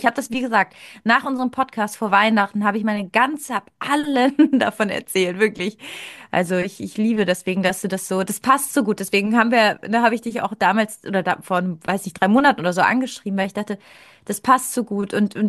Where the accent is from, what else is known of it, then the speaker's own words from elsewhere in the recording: Italy; ich komme aus Italien, wir haben schon darüber gesprochen.